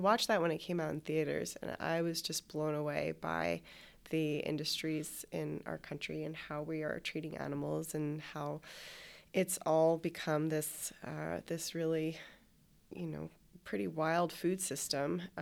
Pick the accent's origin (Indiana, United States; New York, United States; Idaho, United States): New York, United States; now in Los Angeles, United States; I'm from New York originally. I moved to LA about 2 years ago